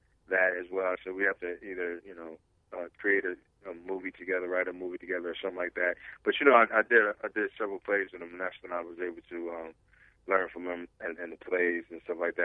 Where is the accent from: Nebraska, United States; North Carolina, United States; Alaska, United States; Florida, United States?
Nebraska, United States; Omaha; I grew up in Omaha, Nebraska. I went to Central and I played.